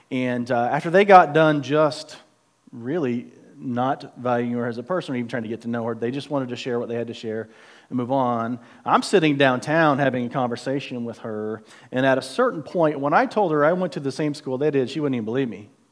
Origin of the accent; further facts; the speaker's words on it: Springfield, Missouri, United States; I'm from Springfield, Missouri, okay, Central Bible School